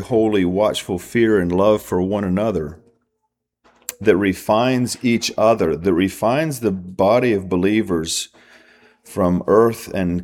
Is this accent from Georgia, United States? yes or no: yes; Augusta, Georgia, United States; Not far from where I grew up in Georgia, in the town of Augusta